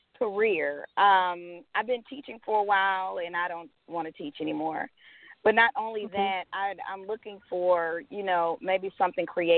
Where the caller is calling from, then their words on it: Atlanta, Georgia, United States; Atlanta, Georgia.